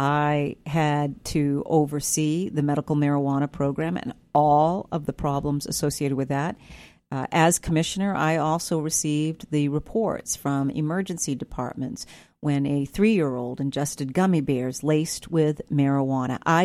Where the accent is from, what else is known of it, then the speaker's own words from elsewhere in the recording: Maine, United States; When I have said to people outside of this state that I'm from Maine, their faces light up, right?